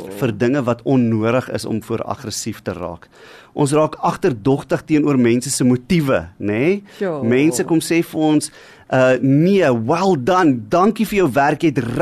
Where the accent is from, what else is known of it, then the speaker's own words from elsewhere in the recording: Gauteng, South Africa; want ek kom ons nou van Gauteng af.